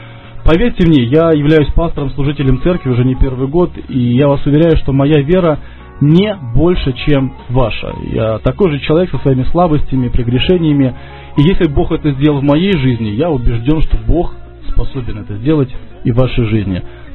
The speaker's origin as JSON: {"language": "Russian", "region": "Moscow", "country": "Russia", "said": "Я сам, как бы, москвич, и знаю, что это такое."}